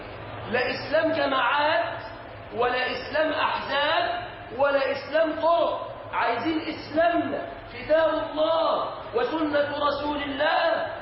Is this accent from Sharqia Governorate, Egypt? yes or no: no; Mansoura, Dakahlia, Egypt; انا فلاح من المنصورة